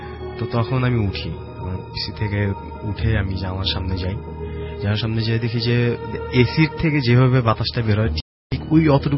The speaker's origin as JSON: {"language": "Bangla", "town": "Dhaka", "region": "Dhaka Division", "country": "Bangladesh", "said": "আমি ধানমন্ডি থেকে এসেছি।"}